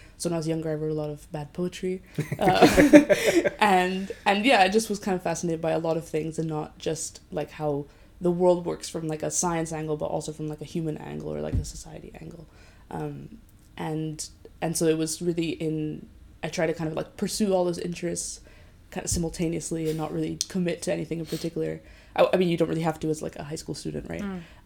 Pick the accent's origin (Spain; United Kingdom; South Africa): Spain; Basque Country; also born or lived in United States; I'm from the Basque Country in Spain, near the border with France, and so I grew up there. But my family moved around a lot when I was younger, so we lived in the US for 3 years.